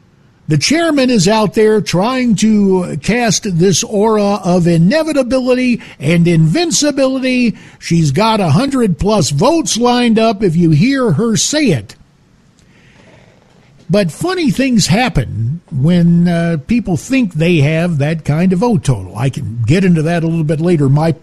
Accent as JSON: {"language": "English", "region": "Arizona", "country": "United States", "said": "Slamming my home state of Arizona"}